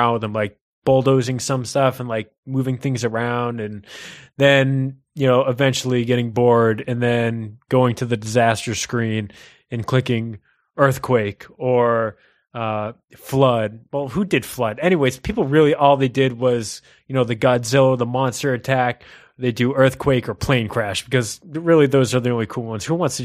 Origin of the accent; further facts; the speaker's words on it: Boston, Massachusetts, United States; because I always did the Boston nuclear disaster because I'm from Boston.